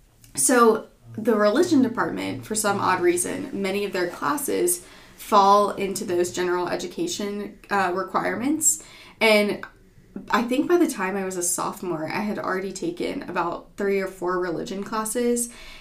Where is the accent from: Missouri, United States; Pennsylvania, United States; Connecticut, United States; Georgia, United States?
Georgia, United States; Atlanta; also born or lived in New York; Well, I was born in New York, but have lived in Atlanta most of my life, so I was raised here